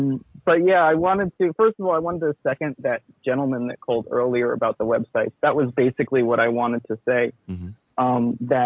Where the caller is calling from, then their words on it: New York, United States; I'm calling from New York.